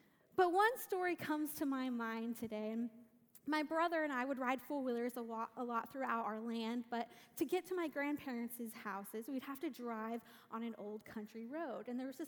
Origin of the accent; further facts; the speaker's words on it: Reed Spring, Missouri, United States; I spent some time visiting my family in my hometown of Reed Spring, Missouri. And so that's just 20 minutes outside of the Branson area.